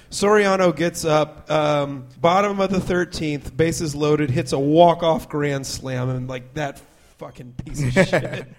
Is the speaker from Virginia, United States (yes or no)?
no; Houston, Texas, United States; They were playing the Houston Astros, my hometown team.